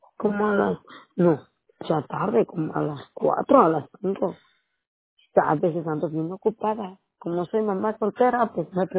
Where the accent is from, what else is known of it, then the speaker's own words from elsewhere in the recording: Oaxaca, Mexico; yo soy de una, de un pueblito de la, del estado de Oaxaca, de la de México.